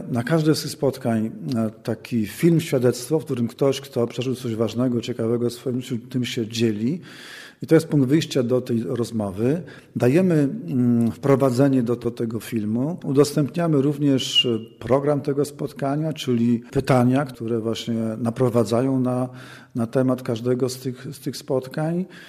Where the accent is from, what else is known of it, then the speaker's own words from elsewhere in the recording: Nieciecza, Lesser Poland, Poland; moja parafia rodzinna, Nieciecza, skąd pochodzę